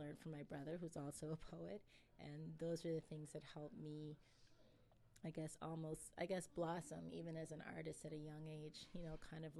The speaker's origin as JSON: {"language": "English", "region": "Nova Scotia", "country": "Canada", "tie": "born or raised there", "also_born_or_lived": "England / Trinidad and Tobago", "said": "I was born in England, so people tell me that I'm British, and I was baptized in Trinidad, and so I'm Trini, and I grew up in Nova Scotia, so they tell me I'm Nova Scotian."}